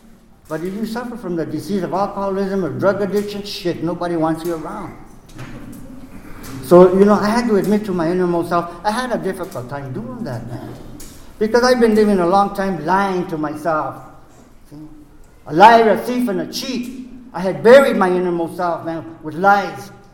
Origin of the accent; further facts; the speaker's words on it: Albuquerque, New Mexico, United States; Where I come from, man, you know, I'm originally from New Mexico, Southwest Albuquerque.